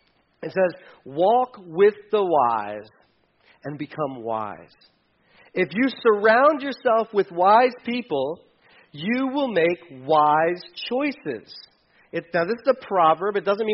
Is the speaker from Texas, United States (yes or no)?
no; Delaware, United States; I did not grow up in Mifflin County. I grew up in Delaware, and or Delaware, as Art said it last week.